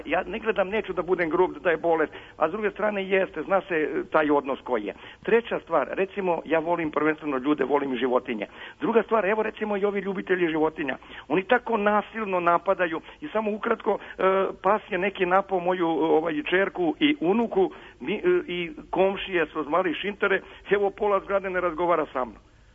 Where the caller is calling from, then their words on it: Belgrade, Serbia; Pa evo, ja sam iz Beograda.